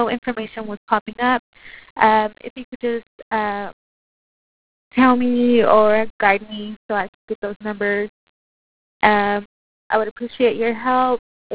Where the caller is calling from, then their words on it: Fort Worth, Texas, United States; I'm calling from the Cork and Pig in Fort Worth